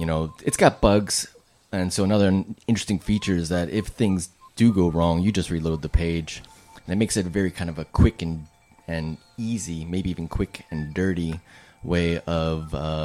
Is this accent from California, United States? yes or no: no; Baltimore, Maryland, United States; born there; now in Boulder, United States; Where do I come from? I was born in Baltimore, lived in lots of different places. Currently coming from Boulder, Colorado